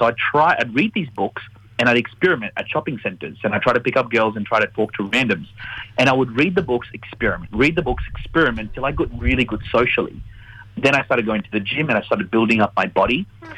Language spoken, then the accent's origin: English; India; And, you know, during that time, I got teased for being Indian because there was no other Indians around.